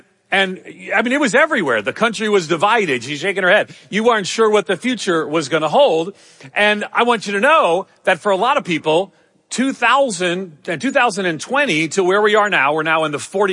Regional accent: California, United States; And I'm a Californian.

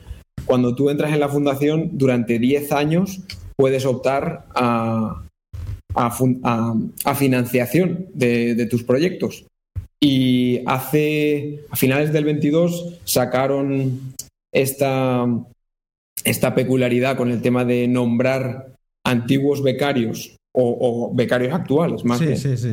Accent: Spain; Como españoles, hay familias españolas que tienen la posibilidad de mandar a sus hijos allá donde ellos quieran

